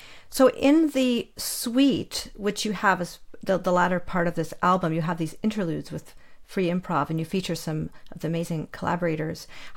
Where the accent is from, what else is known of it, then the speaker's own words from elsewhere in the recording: Canada; you know, I'm Canadian anyway